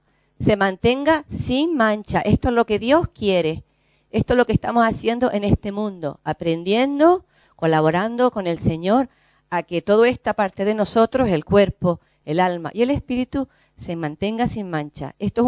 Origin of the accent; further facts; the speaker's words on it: Canary Islands, Spain; en toda España, que yo soy de Canarias, he estado en Palencia